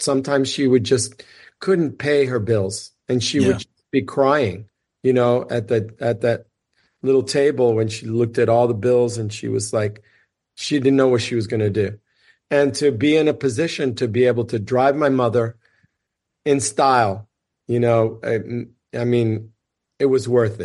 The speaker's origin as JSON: {"language": "English", "country": "United States", "tie": "born there", "said": "She was from Cuba and I was born in the United States."}